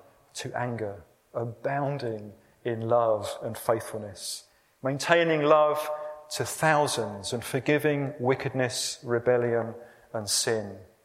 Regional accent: Luton, East of England, United Kingdom; a local school in my hometown of Luton.

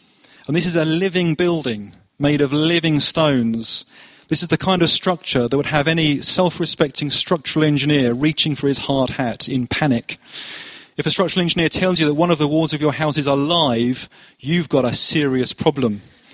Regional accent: Luton, East of England, United Kingdom; I'm born and bred in Luton, so I can talk about Luton in disparaging ways.

